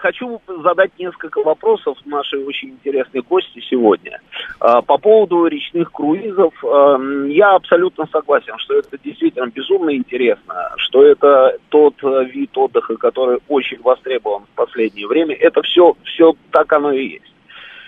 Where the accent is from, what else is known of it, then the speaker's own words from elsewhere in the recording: Dagestan, Russia; Хочу заступиться за Каспийское море, как уроженец, собственно, города, который стоял на берегу Каспийского моря и продолжает там стоять.